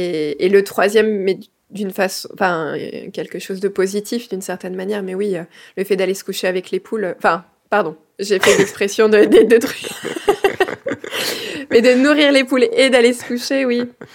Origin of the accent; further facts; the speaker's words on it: Normandy, France; Mais il savait même pas que je venais de Normandie.